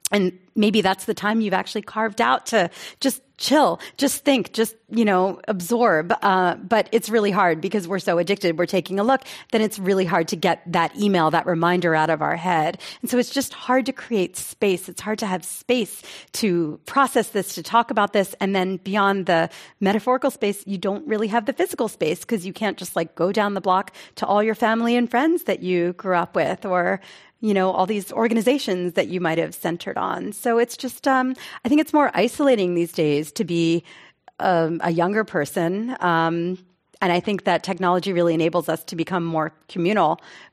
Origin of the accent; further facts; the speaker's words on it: Pennsylvania, United States; now in New York, United States; And I grew up outside Philly. But when I moved to New York, I didn't like run to join a synagogue.